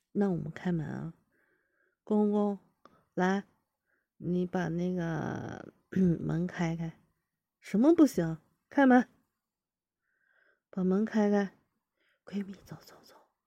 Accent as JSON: {"language": "Chinese", "region": "northern China", "country": "China", "said": "对，我们北方人，你们是哪里人啊？"}